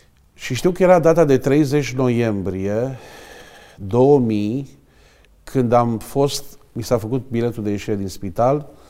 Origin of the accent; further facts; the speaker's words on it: Pitești, Argeș, Romania; Odată că eram din Pitești